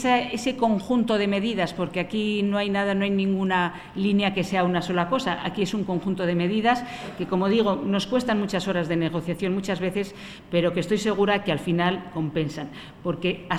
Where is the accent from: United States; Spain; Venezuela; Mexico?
Spain; Zamora, Castile and León; also born or lived in Salamanca; soy zamorana, he vivido en Salamanca, es decir, estoy como en mi casa